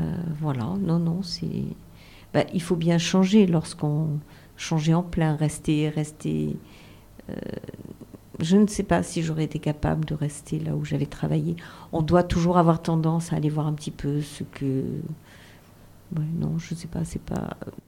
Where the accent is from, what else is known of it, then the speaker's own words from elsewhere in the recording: Provence-Alpes-Côte d'Azur, France; Dans les Alpes-Maritimes, puisque voilà. Je viens des Alpes-Maritimes.